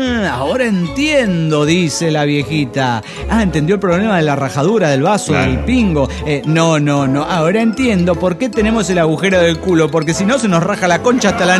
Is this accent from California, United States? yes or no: no; Dallas, Texas, United States; de Dallas, Texas.